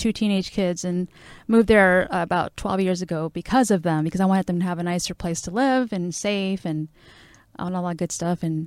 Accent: Watts, California, United States; now in Valencia, United States; I grew up in Watts, and my parents still live in Watts. So I went to school there, obviously.

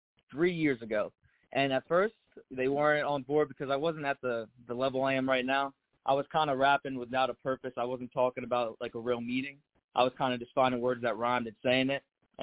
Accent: New Jersey, United States; born and raised in New Jersey.

